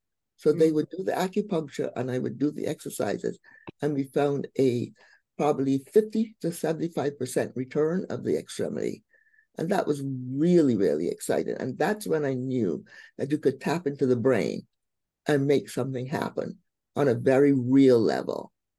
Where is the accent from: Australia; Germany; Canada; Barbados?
Barbados; now in United States; I'm originally from Barbados. So the first reinvention was just coming here to America